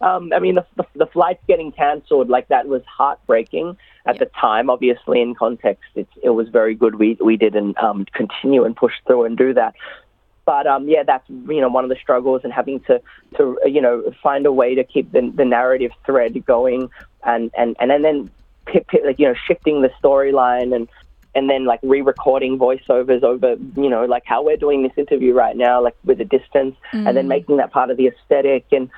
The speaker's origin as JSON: {"language": "English", "country": "Australia", "tie": "born or raised there", "said": "as a Filipino growing up in Australia"}